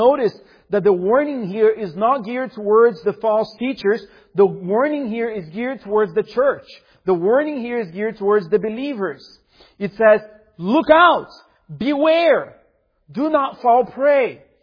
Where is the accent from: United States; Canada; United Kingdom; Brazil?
Brazil; Now, my hometown in Brazil has a lot of witchcraft practices.